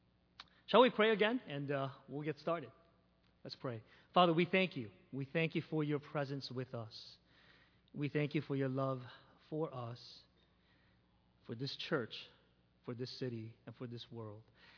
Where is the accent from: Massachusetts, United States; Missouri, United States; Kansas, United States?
Missouri, United States; St. Louis; I am from St. Louis, a diehard Cardinals fan, so I hope you don't hold that against me.